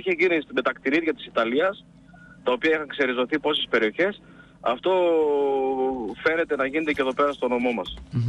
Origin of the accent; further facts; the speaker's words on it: Antelies, Greece; στο χωριό μου, στις Αντελιές, από εκεί όπου κατάγομαι